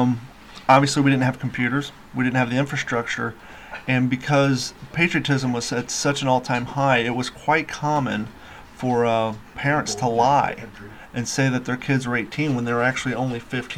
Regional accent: Grove City, Ohio, United States; I am from Grove City, Ohio, which is a suburb of Columbus

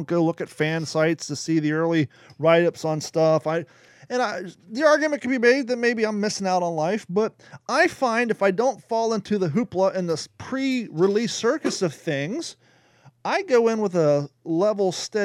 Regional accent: Ohio, United States; a lesson that I learned from growing up in Ohio and going to Cedar Point

